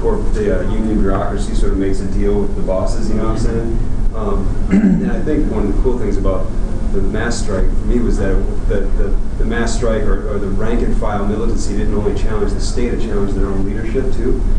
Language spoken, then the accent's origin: English; Madison, Wisconsin, United States; from Madison, and I would.